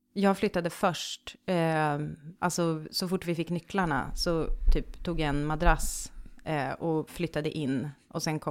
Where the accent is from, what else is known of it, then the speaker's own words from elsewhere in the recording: Västerbotten County, Sweden; accent: bonska; Men det är ju en dialekt som man pratar ute i... På Vischan, där jag kommer ifrån.